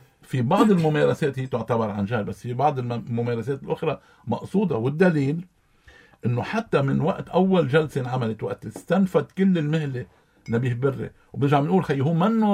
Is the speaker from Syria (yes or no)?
no; Lebanon; وأنا كمواطن لبناني